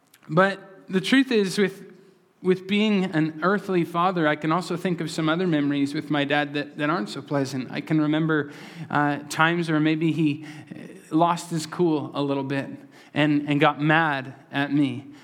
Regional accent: Alberta, Canada; And I'm from Alberta, and we went to northern Alberta to Whitecourt.

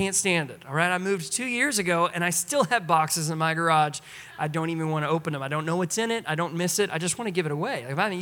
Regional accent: Texas, United States; because I'm from Texas. Now, I love you guys, but my blood is thin. It is very thin. Growing up in a warm climate plus sweet tea does something strange to the body.

